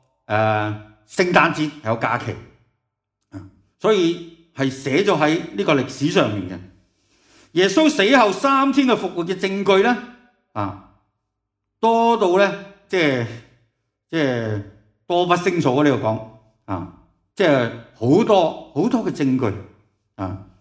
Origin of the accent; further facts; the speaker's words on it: China; 中国人咧，我哋中国人最怕提一个字嘅